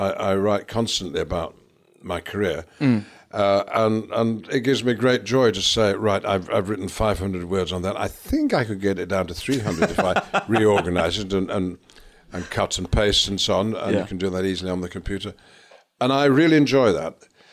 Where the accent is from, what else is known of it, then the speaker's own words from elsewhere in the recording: North West England, United Kingdom; It's true he's from Yorkshire and I'm from Lancashire